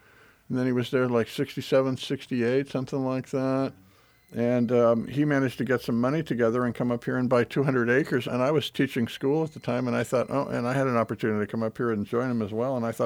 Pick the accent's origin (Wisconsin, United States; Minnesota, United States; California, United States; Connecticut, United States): California, United States; Santa Monica; Well, we grew up in Santa Monica on the coast. We were sort of beach kids, really.